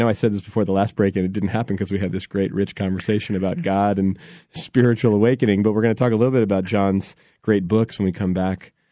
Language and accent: English; California, United States; I grew up here in the Bay Area, and this is like the liberal capital of the country.